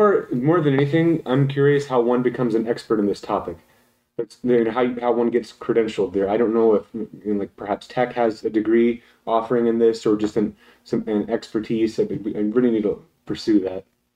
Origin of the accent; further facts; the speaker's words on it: Abilene, Texas, United States; I made my own UFOs before, back with when I'd have a 110 film camera growing up in Abilene.